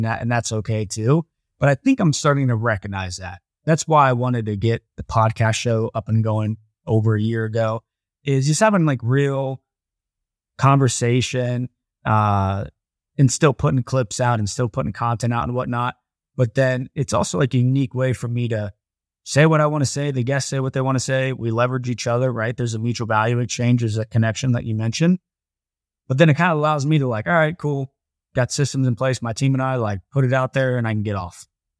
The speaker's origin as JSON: {"language": "English", "town": "Columbus", "region": "Ohio", "country": "United States", "said": "Like, we grew up, you know, drinking from hoses in our backyard, and I'm from Ohio, Columbus."}